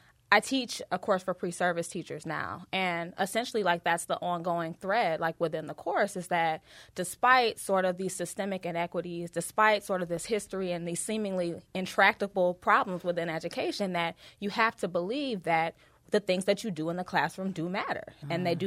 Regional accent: Detroit, Michigan, United States; Well, I grew up in Detroit, so I attended public school in Detroit. After that, I moved on to New York

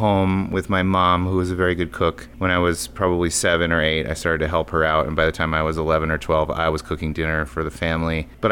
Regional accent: Emmaus, Pennsylvania, United States; I'm actually from Emmaus, which is a small town outside of Allentown, which is about an hour from Philly. That town felt very small to me, even as a child.

